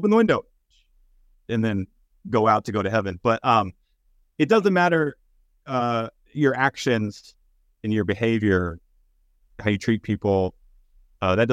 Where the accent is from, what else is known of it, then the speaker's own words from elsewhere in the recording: Texas, United States; At least I grew up in East Texas, where you basically have to be triple baptized just to exist.